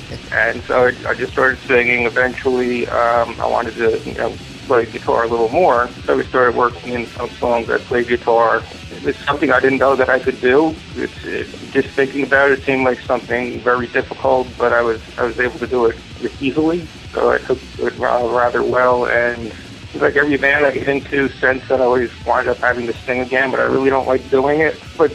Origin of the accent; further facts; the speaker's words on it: Irvington, New Jersey, United States; also born or lived in East Orange / Union; I was born in East Orange, New Jersey. Spent, I guess, the first 12 years of my life in Irvington, New Jersey, then another 12 or so in Union, and basically Northeast New Jersey is where I spent my life.